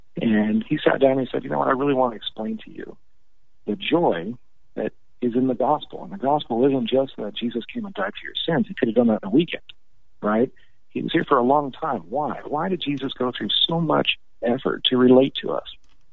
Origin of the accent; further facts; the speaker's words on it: California, United States; now in Texas, United States; Near San Diego.